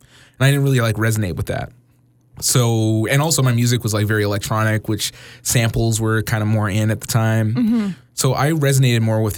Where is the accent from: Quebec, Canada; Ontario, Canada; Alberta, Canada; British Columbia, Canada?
Alberta, Canada; Edmonton; I'm not from Queens. I'm from Edmonton, you know, but I feel like I did it for where I'm from as well as somebody could